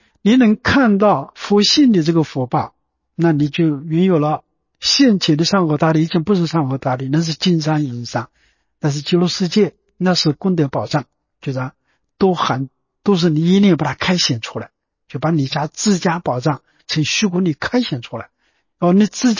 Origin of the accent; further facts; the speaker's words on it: China; 就是说我们中国人都喜欢利他嘛